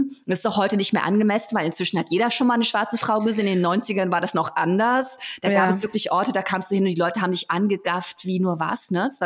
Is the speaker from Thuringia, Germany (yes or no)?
yes; Thuringia, Germany; Ich komme aus Thüringen, ich war immer weit und breit die einzige schwarze Person